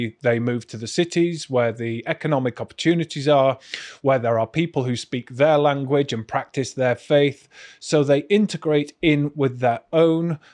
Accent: Bradford, Yorkshire and the Humber, United Kingdom; growing up in Bradford

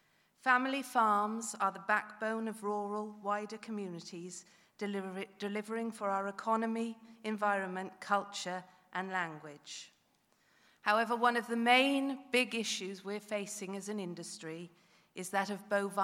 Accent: Builth Wells, Wales, United Kingdom; I come from Mid Wales, just outside Bilth Wells. I live on a family farm with my husband Gareth and my two sons William and Johnny.

